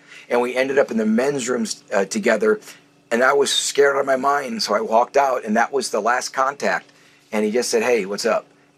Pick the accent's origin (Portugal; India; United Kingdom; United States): United States; Milwaukee, Wisconsin; moved away as an adult; You know, Laura, I came out from Milwaukee, Wisconsin, to become an actor.